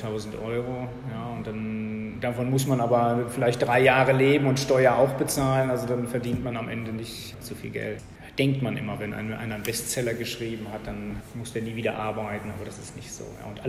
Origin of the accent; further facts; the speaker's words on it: Mainz, Rhineland-Palatinate, Germany; ich komme aus Mainz, das ist in der Nähe von Frankfurt, das kennt fast jeder.